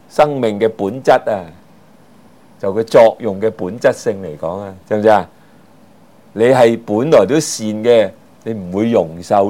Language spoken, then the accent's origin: Cantonese; China; 其實我哋中國人講咩啊？性本善啊嘛